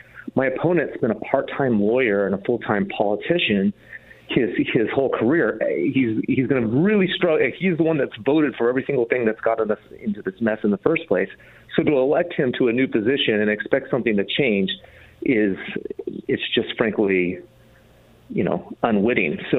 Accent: Joseph, Oregon, United States; now in Portland, United States; I'm originally from Joseph, Oregon, which is Eastern Oregon. So I'm from and very familiar with rural Oregon.

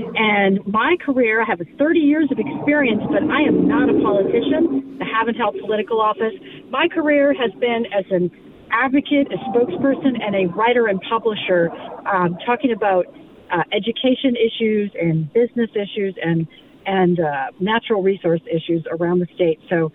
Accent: Williamsburg, Virginia, United States; also born or lived in Wisconsin; And I was born in Wisconsin, raised in Williamsburg, Virginia, the colonial capital, pre-revolutionary capital.

